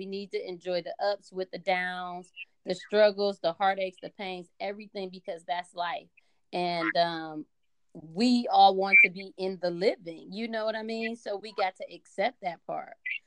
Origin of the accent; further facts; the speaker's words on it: Cleveland, Ohio, United States; But I will say I love him because he's from my home state and my hometown, Cleveland, Ohio.